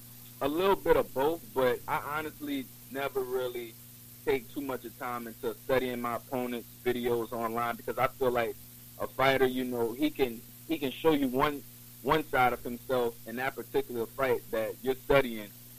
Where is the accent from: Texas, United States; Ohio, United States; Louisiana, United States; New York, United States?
Louisiana, United States; Metairie; also born or lived in Shrewsbury, Louisiana; now in LaPlace, United States; I grew up in Shrewsbury and Metairie. I currently stay in La Place right now.